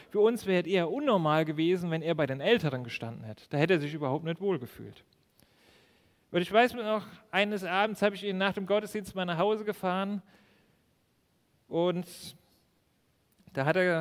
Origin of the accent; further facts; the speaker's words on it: Burbach, North Rhine-Westphalia, Germany; Arnold war ein Mann in Burbach aus unserer Gemeinde, wo ich aufgewachsen bin.